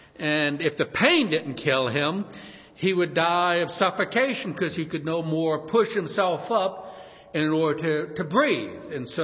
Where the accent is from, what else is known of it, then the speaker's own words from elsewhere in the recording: New Orleans, Louisiana, United States; I was born and raised in New Orleans. We had Mardi Gras every year.